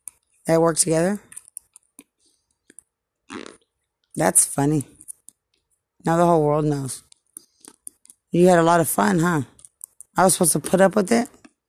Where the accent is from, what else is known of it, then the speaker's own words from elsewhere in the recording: Lubbock, Texas, United States; I'm from Lubbock, but you came from San Antonio.